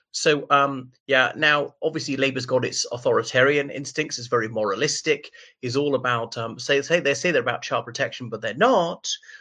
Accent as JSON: {"language": "English", "country": "Ireland", "said": "from Ireland."}